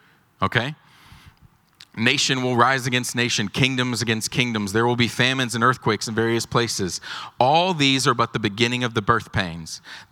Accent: Lubbock, Texas, United States; I'm like, I don't, you know, I'm from Lubbock. I'm like, there's no traffic in Lubbock.

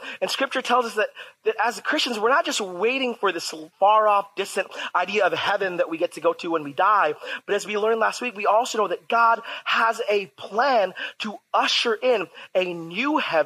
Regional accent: San Diego, California, United States; But unfortunately, I was born and raised in San Diego.

